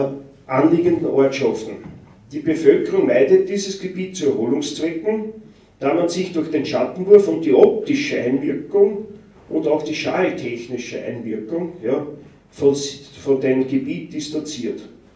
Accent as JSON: {"language": "German", "region": "Lower Austria", "country": "Austria", "said": "das ist bei uns im Waldviertel und auch im Mühlviertel oder so, das ist der Wald, ja"}